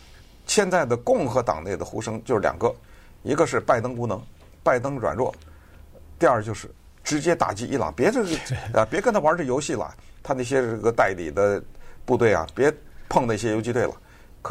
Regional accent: United States; Chinese is a second language; 再炸，我们美国人的情报会掌握的，会知道他们在哪里。

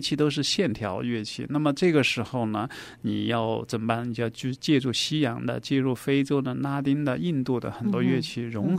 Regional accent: Beijing, China; 你想在纽约，我从北京来，然后到飞了那么久

